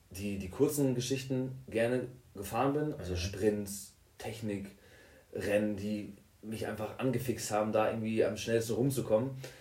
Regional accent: Stade, Lower Saxony, Germany; In Stade, wo ich herkomme, da haben wir die Altstadt und da ist der Fischmarkt.

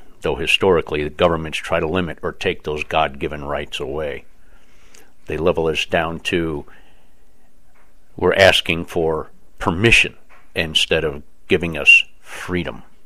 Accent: United States; I am an American, a patriot, and an activist.

